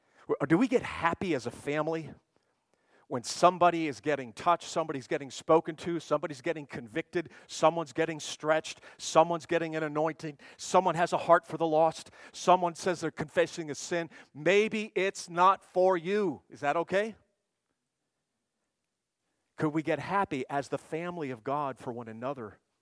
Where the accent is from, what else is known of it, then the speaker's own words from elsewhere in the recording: United States; I grew up 22 miles outside of New York City.